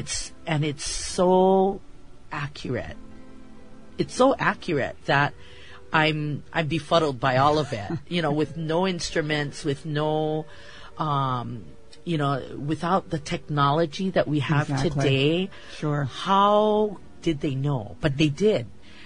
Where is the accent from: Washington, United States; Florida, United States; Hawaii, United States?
Hawaii, United States; Anahola; I'm born and raised in Anahola, but coming out to Halele'a and Hanale, and especially to Haena, was always a treat with my grandparents.